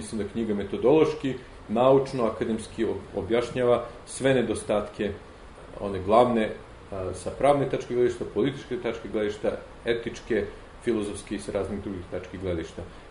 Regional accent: Serbia; now in United States; Mi koji smo tu bili rodom iz Srbije, ali isto tako američki državljani

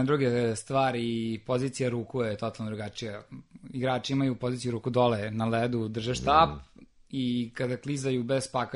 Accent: Novi Sad, Vojvodina, Serbia; Ja sam ponosni Novosađanin, odrastao sam u Novom Sadu i jako volim ovaj grad.

